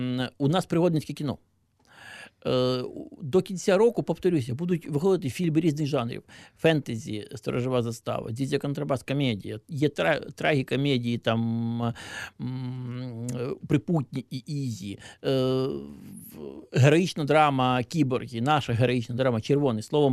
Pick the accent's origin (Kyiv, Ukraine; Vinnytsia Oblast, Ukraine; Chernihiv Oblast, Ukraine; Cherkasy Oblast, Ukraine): Chernihiv Oblast, Ukraine; Nizhyn; в моєму рідному Ніжині